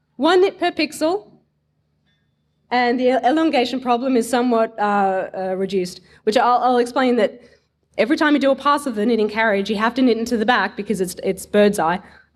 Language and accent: English; Australia; So I'd returned home from London. I only had a 2-year working visa here. I'm an Aussie, by the way.